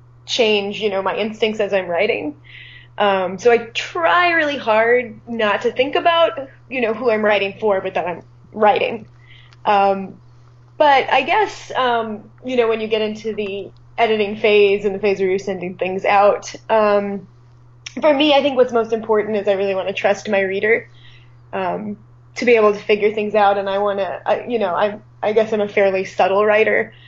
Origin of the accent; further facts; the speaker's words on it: Atlanta, Georgia, United States; moved away; Like, well, I'm from Atlanta, and I moved, this is a small town.